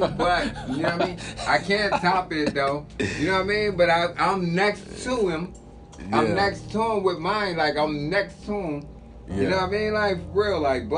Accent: East Orange, New Jersey, United States; And I'm from East Orange, New Jersey.

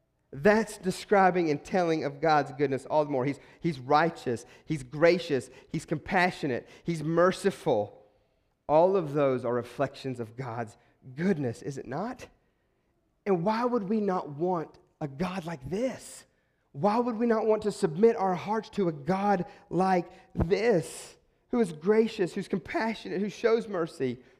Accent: West Virginia, United States; Growing up in West Virginia, of he's gooder.

